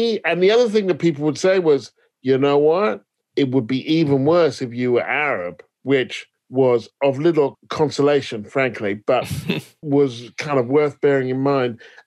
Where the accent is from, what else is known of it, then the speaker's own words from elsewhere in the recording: United Kingdom; also born or lived in Paris, France; And if I said, "I'm British," then I would turn up and then I would have wasted half a day, because I'd turn up and they'd see that I was Black and so on.